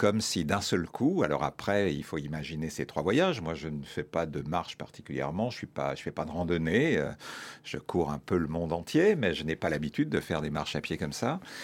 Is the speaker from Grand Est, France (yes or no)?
yes; Grand Est, France; born there; parce que je suis né en Champagne, j'y vis